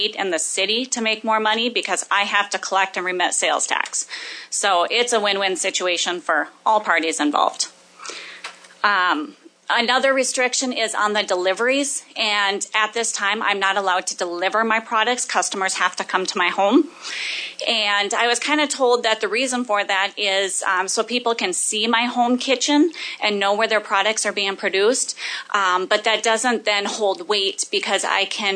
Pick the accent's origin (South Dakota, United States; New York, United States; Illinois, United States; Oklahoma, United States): South Dakota, United States; Watertown; from Watertown, and I own and operate a home bakery called Dre's Desserts